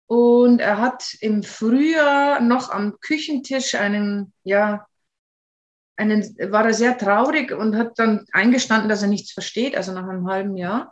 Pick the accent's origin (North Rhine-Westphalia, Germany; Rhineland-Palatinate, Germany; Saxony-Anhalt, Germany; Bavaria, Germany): Bavaria, Germany; now in Denmark; Wir haben es versucht, in Deutschland zu lernen. Wir sind ja aus Bayern